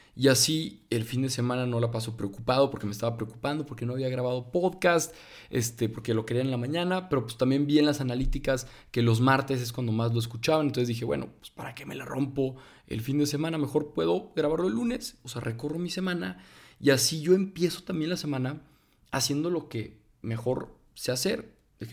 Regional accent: Torreón, Coahuila, Mexico; estaba toda la inseguridad aquí en Torreón, en mi ciudad natal

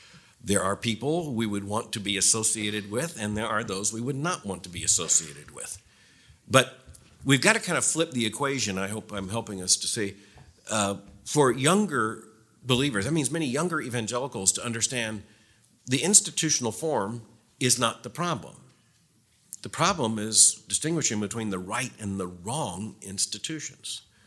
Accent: Florida, United States; I grew up in Florida, so the history's shorter. You know, about 60 years before I was born, which is pretty old for Florida.

